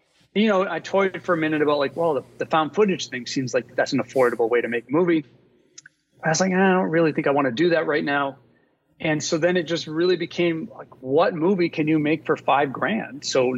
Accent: Rhode Island, United States; I mean, I was a kid from Rhode Island, man. I didn't know anybody.

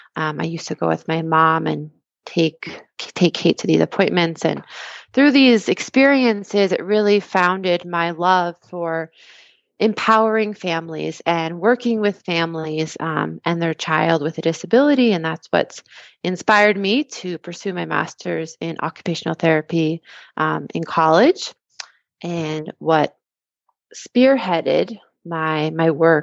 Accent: New Jersey, United States; As you had mentioned, I am a Jersey girl. I grew up in New Jersey for my whole life, actually.

